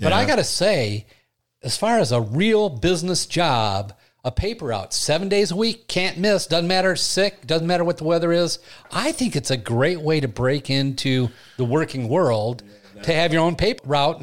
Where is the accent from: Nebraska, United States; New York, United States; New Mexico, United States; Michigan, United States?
Michigan, United States; Flint; also born or lived in Burton; I grew up in Flint.